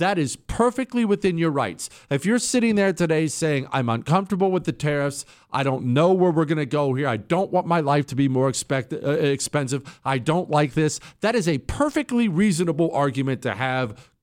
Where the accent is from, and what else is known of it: Rust Belt, United States; born or raised there